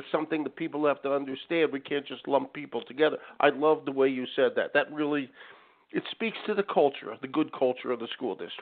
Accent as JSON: {"language": "English", "region": "Northeast", "country": "United States", "said": "again, I'm from the Northeast"}